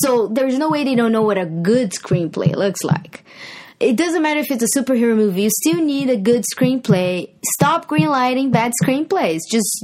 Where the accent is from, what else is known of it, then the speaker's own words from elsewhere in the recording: Brazil; English is a second language; There was nothing else to watch in Brazil. Kind of fair. Like, my hometown is small.